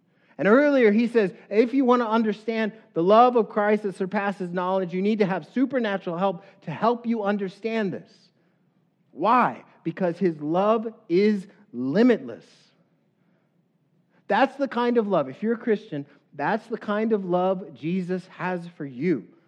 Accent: El Paso, Texas, United States; If you don't know what I just said, don't worry, I'm from El Paso.

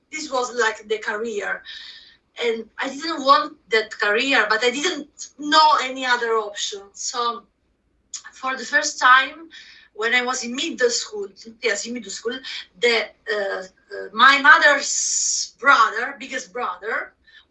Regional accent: Italy; English is a second language; because I'm from Italy

